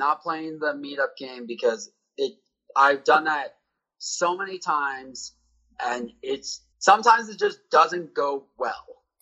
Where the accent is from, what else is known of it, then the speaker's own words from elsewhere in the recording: Jackson, Wyoming, United States; I am 28 years old. I'm from Jackson, Wyoming